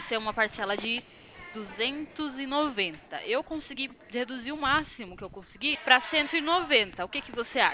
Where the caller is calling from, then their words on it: São Roque, São Paulo, Brazil; A gente fica aqui em São Roque, no interior de São Paulo.